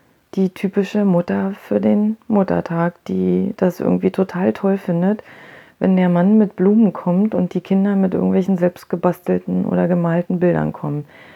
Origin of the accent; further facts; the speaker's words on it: Germany; ich bin aus dem Osten